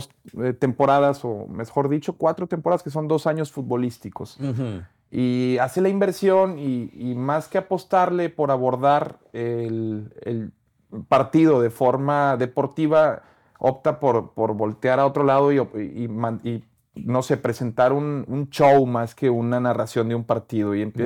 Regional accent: Monterrey, Nuevo León, Mexico; en el medio tradicional allá en mi ciudad de Monterrey.

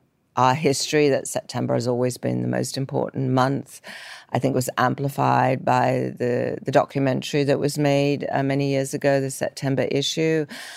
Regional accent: London, United Kingdom; I grew up in London

